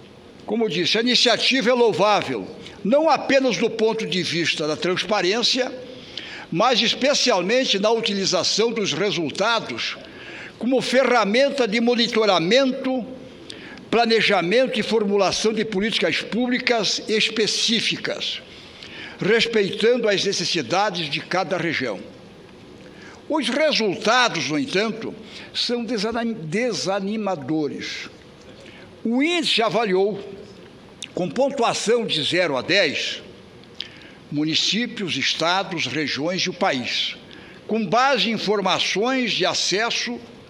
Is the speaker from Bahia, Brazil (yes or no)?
no; Santa Catarina, Brazil; Teoricamente, como catarinense, deveria estar comemorando.